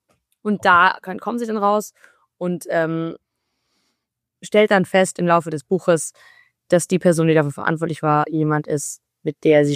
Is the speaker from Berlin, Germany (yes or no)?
no; Freiburg, Baden-Württemberg, Germany; Aber ich komme aus Freiburg, eben Fasnacht ist da ganz groß.